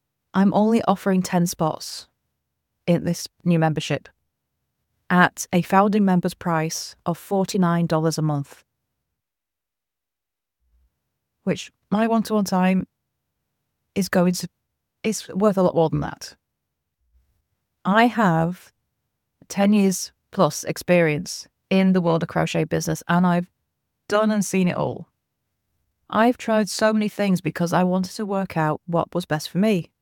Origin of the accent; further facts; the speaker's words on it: United Kingdom; I'm British, I'm UK based.